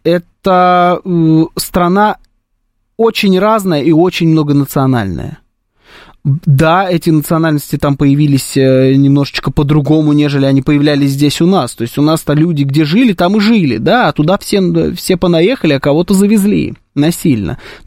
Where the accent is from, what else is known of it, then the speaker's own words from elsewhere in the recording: Russia; also born or lived in Uzbekistan; Я татарин, родившийся в Узбекистане, привезенный в 92-м году в Россию родителями татарами, родившимся в России. Я русский, безусловно, да.